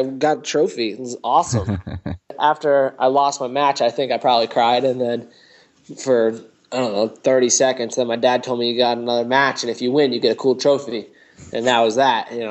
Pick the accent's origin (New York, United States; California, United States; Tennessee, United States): New York, United States; Lansing; Yeah, I grew up just outside of Cornell in a little town, Lansing, New York.